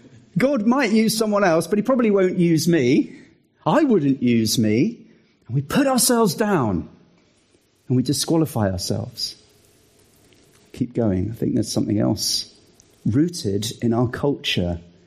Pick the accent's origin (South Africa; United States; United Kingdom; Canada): United Kingdom; There's something about we Brits which makes us hold back.